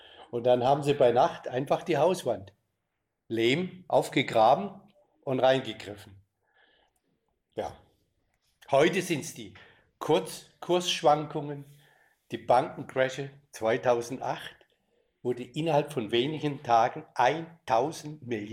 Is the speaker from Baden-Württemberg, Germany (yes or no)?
yes; Baden-Württemberg, Germany; nicht weit weg von meinem Heimatort, in der Nähe von Heidelberg in Deutschland.